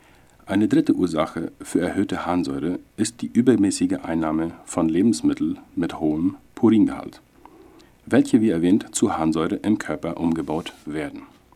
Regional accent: Loma Plata, Boquerón, Paraguay; also born or lived in Germany; Ich komme aus Loma Plata und habe Medizin an der UNA in Asunción studiert.

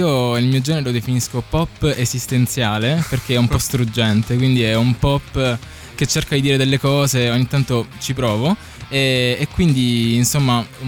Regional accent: Apulia, Italy; C'è il mare, io sono pugliese ovviamente

